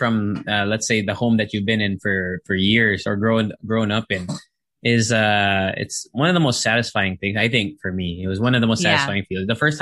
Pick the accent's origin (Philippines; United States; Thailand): Philippines; I have a documentation saying that I'm Filipino, so I was able to register to vote.